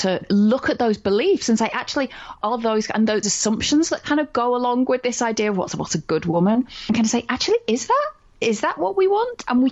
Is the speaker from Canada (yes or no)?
no; United Kingdom; Although I say that as a British person, and we apologize.